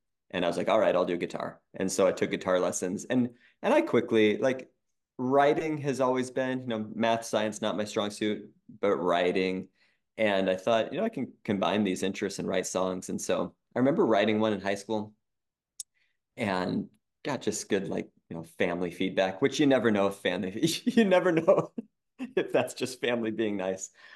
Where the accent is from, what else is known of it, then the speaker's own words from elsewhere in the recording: Juneau, Alaska, United States; now in Sitka, United States; So I was born and raised in Alaska, from Juneau originally. Now I live in Sitka.